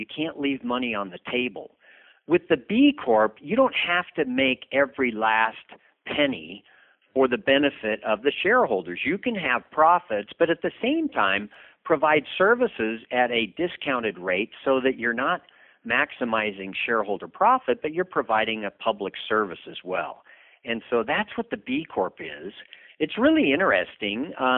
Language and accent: English; California, United States; moved away as an adult; now in Nevada, United States; No, I grew up in the California, in the Bay Area. Went to Cal and Hastings Law School in San Francisco, but California just got too crowded and too regulatory, and so I moved up here in 1989.